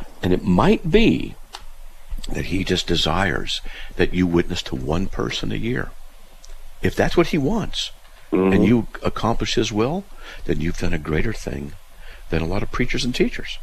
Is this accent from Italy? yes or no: no; California, United States; also born or lived in Hawaii / North Dakota / Wyoming / Texas; now in Idaho, United States; But the longest I've lived in one place is here in Idaho. I'm mostly from Southern California.